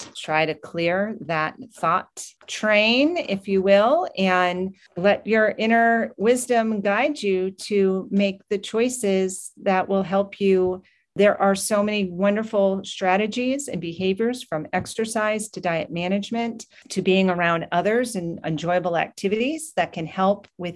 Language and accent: English; New Hampshire, United States; I'm from New England, and that's where my heart is up there in the Northeast.